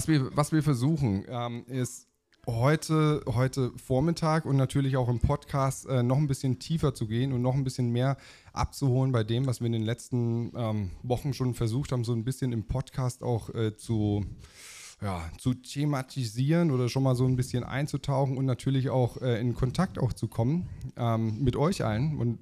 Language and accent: German; Bavaria, Germany; ich bin ja Franke